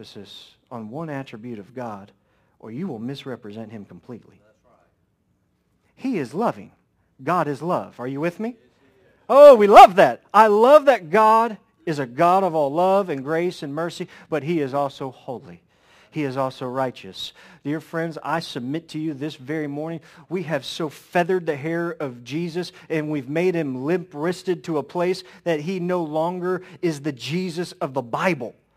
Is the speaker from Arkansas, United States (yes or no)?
no; Wooster, Ohio, United States; I'm from Worcester, Ohio, and we're known for our Worcester brushes.